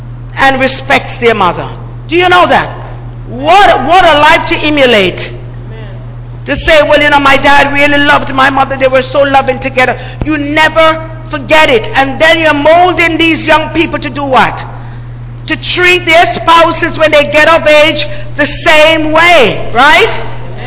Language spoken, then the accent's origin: English; Jamaica; I'm from Jamaica. It's growing there wild.